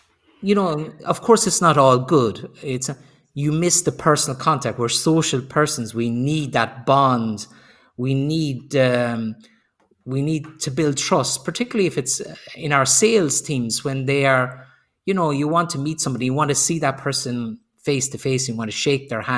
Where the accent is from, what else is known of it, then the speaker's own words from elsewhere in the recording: Ireland; Yeah, no. I maybe it's because I'm Irish. I'm not as tall as, and I expect everybody to be much taller.